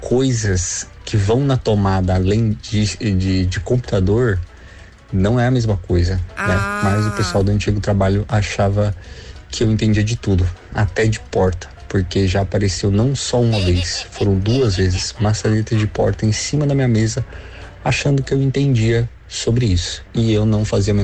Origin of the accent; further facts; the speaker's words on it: Ferraz de Vasconcelos, São Paulo, Brazil; sou da Zona Leste de São Paulo, Ferraz.